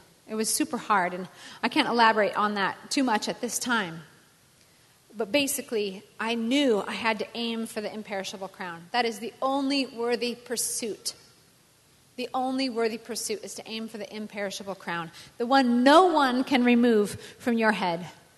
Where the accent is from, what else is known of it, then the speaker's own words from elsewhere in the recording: Colorado, United States; I grew up in Colorado. I'm fourth generation Coloradan.